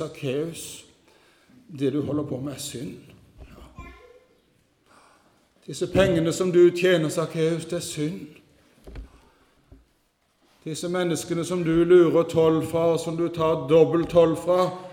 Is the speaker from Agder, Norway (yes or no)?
yes; Flekkerøya, Agder, Norway; Jeg husker en predikant hjemme på Flekkerøya en gang